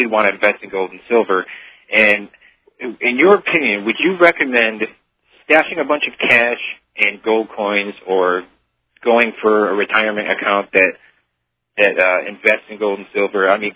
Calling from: Connecticut, United States; Connecticut.

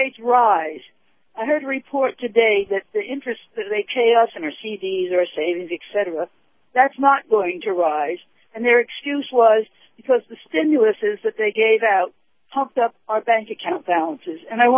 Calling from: Sarasota, Florida, United States; Good morning, Captain. … from Sarasota.

